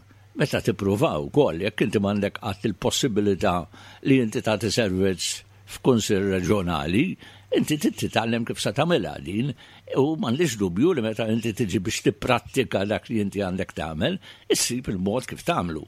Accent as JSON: {"language": "Maltese", "region": "Gozo", "country": "Malta", "said": "U allura dak aħna mbagħad minn Għawdex obbligati li nagħmlu dak illi l-liġijiet jimponu fuqna."}